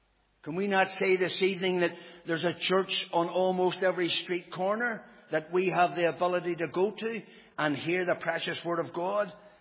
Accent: Ballynahinch, Northern Ireland, United Kingdom; born there; I was born in Ballinahinch, and I thought to be an Orange man and to be a Protestant was the most important thing that I would ever want to do or be.

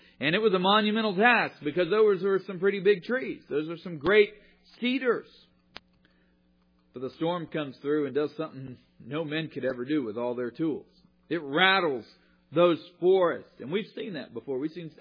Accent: Oklahoma, United States; Of course, I grew up in Oklahoma, and we got some serious storms.

